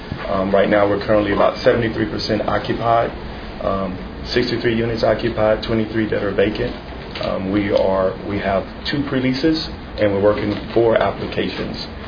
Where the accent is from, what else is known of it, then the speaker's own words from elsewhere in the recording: Lake Charles, Louisiana, United States; now in Austin, United States; I am originally from Lake Charles, Louisiana, and I've been in Austin for 7 years now.